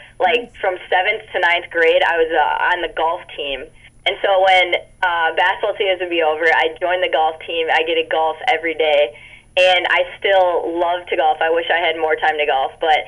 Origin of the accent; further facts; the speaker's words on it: Minnesota, United States; moved away as an adult; You know, growing up, I loved Minnesota. Growing up, I loved my high school. I went to Chaska High School.